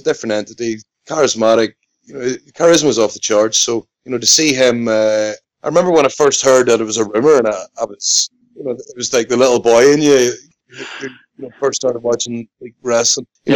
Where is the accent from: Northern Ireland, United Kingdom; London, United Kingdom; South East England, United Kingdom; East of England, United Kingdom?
Northern Ireland, United Kingdom; now in Scotland, United Kingdom; I could say that as a Northern Irish person in Scotland, you know.